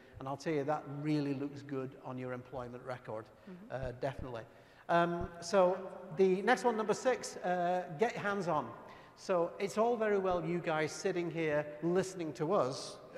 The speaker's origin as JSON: {"language": "English", "region": "Scotland", "country": "United Kingdom", "said": "Well, I'm from Scotland, so we love to party, right?"}